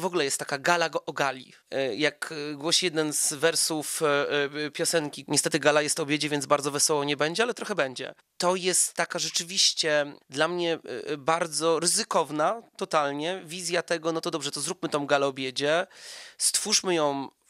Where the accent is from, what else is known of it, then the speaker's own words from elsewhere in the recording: Wrocław, Lower Silesian Voivodeship, Poland; Jestem wrocławianinem, chodziłem do szkoły najpierw przy ulicy Menniczej, potem na Kołłątaja.